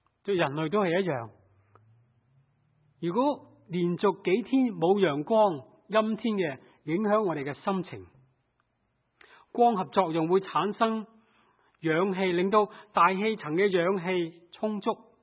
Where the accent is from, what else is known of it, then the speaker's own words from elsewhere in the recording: Hong Kong; 正如好像我们香港人，我们很自豪香港这个城市是东方之珠，是东方灿烂的明珠